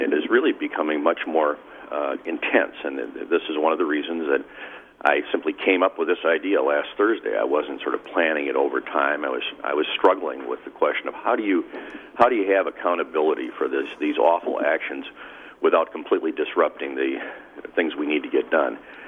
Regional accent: Janesville, Wisconsin, United States; You know, I'm from Janesville, Wisconsin.

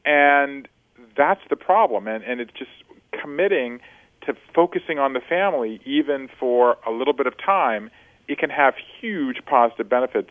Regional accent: Georgia, United States; the way I was raised growing up in Georgia in the 1970s

